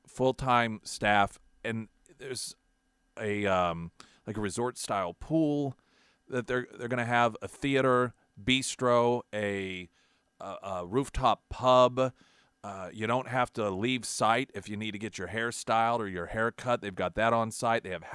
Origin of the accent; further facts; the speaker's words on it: United States; As an American, I'm embarrassed.